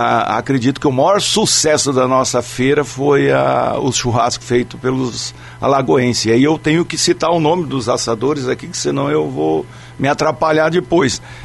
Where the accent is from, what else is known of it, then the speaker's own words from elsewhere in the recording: Rio Grande do Sul, Brazil; E principalmente para mim, que sou gaúcho e a agricultura do Rio Grande do Sul, ela transpassa as fronteiras.